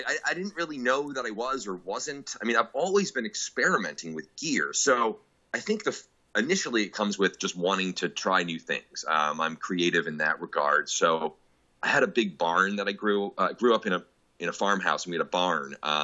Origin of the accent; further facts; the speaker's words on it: Amherst, Massachusetts, United States; also born or lived in Philadelphia; So I come from Amherst, Massachusetts, as well as Philadelphia, Pennsylvania. So I grew up in both places.